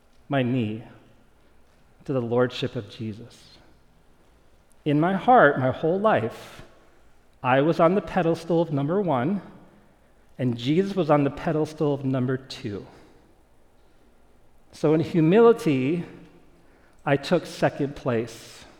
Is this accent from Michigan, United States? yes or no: yes; Flint, Michigan, United States; I was raised in Flint, Michigan. I went to a mainline church.